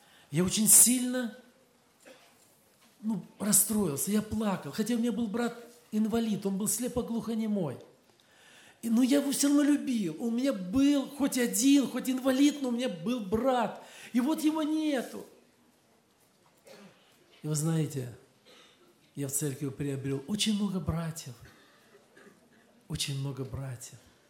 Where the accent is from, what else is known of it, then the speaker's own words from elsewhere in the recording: Kurganinsk, Krasnodar Krai, Russia; А ты откуда? Я говорю: я с Курганинска.